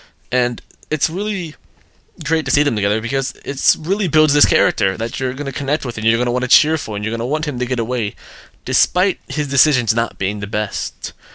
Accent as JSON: {"language": "English", "region": "North Carolina", "country": "United States", "said": "Being from the South, I have to deal with it a lot. Tell people I'm from North Carolina, they're like, really there?"}